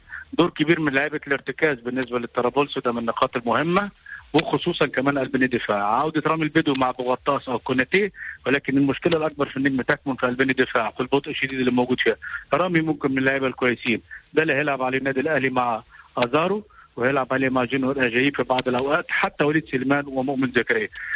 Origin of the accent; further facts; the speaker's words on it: Egypt; الناس بتتكلم عندنا في مصر أو الإعلام بيتكلم